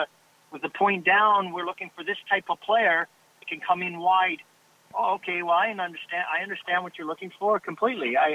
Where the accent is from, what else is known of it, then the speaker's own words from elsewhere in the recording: Canada; being a Canadian, picking up the phone to call a professional coach in another country was going to be difficult.